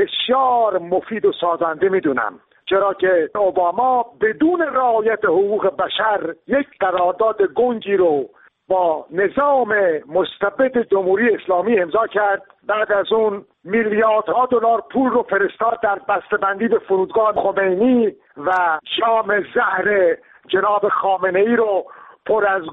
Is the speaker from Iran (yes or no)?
yes; Iran; بنده ایرانی که وطنم سوخته، ملتم سوخته تر از وطنم هست،